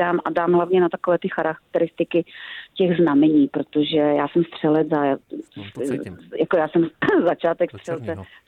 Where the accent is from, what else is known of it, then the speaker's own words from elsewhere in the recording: Ostrava, Moravian-Silesian Region, Czechia; Já jsem z Ostravy, tak já jsem zvyklá, že lidi drmolí.